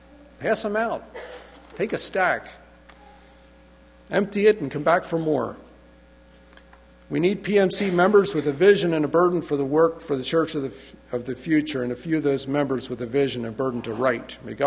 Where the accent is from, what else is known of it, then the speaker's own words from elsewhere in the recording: Myanmar; age 63, married with 3 kids, 2 daughters married, and son still single. We are born and brought up in Burma.